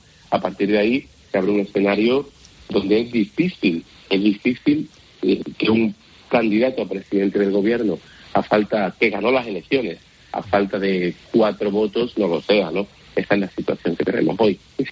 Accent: Málaga, Andalusia, Spain; Le pongo un ejemplo de mi tierra, de Andalucía, no, de Málaga.

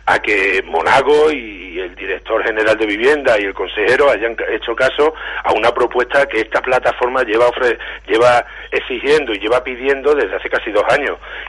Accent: Cáceres, Extremadura, Spain; Somos gente de Cáceres, que tenemos un problema muy gordo

